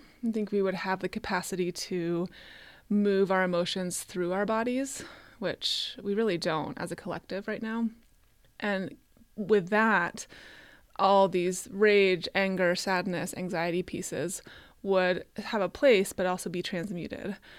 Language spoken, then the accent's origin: English; United States; I'm white, I'm heterosexual, I'm American, I'm cisgendered, I'm middle class.